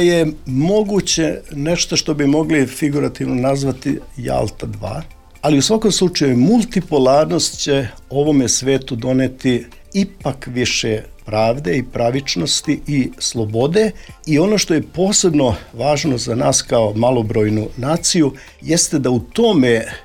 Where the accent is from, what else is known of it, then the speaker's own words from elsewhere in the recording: Serbia; što mi kao Srbi zaista smo najbolje osjetili.